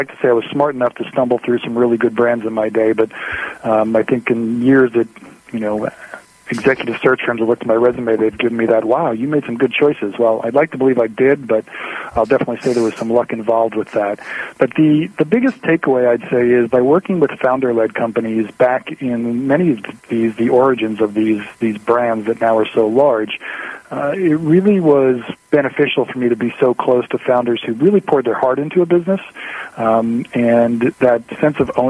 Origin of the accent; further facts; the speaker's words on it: New York, United States; now in California, United States; being I grew up on the East Coast in the New York market.